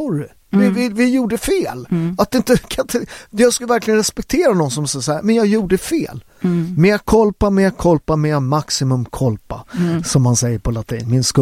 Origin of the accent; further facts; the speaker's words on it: Southern Italy, Italy; now in Sweden; om man tittar på där jag kommer från i Syditalien, vi har ju ett av världens mest blandade DNA